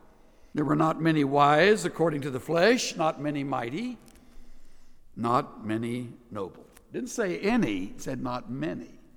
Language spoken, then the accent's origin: English; El Campo, Texas, United States; Me, I'm from the great metropolis of El Campo. Woo! Great White Way. Right down the road from Rosenberg, Bay City, Wharton.